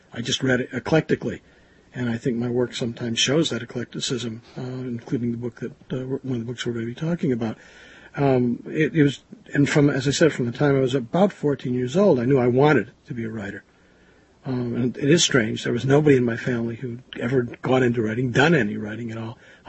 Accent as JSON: {"language": "English", "town": "Chicago", "region": "Illinois", "country": "United States", "tie": "born or raised there", "said": "Yeah, I was born in Chicago. I've lived my life in Chicago, with the exception of 1 year in Ann Arbor, Michigan"}